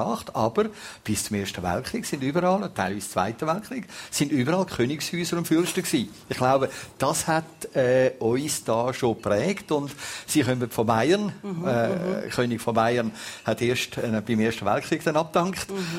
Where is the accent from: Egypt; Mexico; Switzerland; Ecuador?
Switzerland; Zurich; Also wir sind Zürcher und fühlen uns als Zürcher und leben das Zürich-Leben.